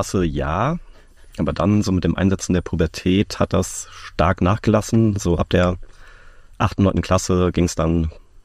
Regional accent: Nieder-Olm, Rhineland-Palatinate, Germany; also born or lived in Mainz; Genau, Mainz geboren und dann in Niederolm aufgewachsen.

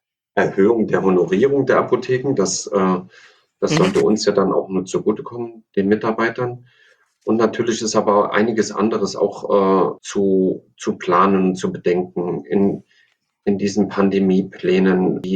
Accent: Thuringia, Germany; born there; Ich bin in Thüringen geboren

